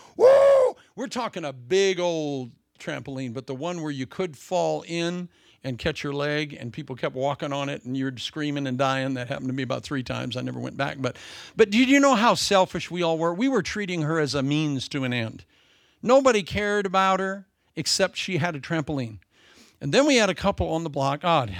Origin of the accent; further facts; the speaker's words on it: Des Moines, Iowa, United States; When I was raised in Des Moines, Iowa, there was a little girl on the block that had a trampoline.